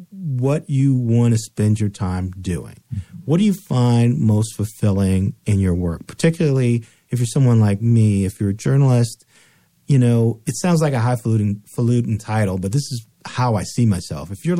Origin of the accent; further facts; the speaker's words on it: Gary, Indiana, United States; I grew up in Gary, Indiana, which is just 40 minutes from Chicago.